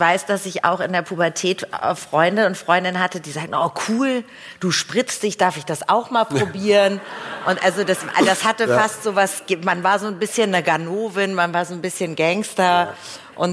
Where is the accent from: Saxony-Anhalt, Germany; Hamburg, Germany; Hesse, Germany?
Hamburg, Germany; Ich komme aus Hamburg.